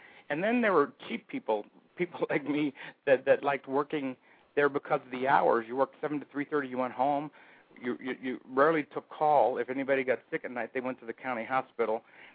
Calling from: Phoenix, Arizona, United States; I'm from Phoenix, Arizona.

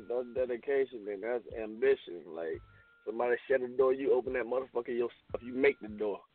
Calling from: Charlotte, North Carolina, United States; I'm from Charlotte.

